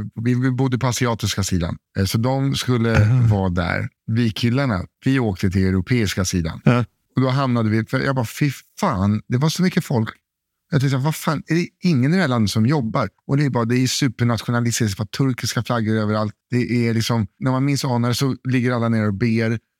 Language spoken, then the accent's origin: Swedish; Sweden; no, I'm from Sweden.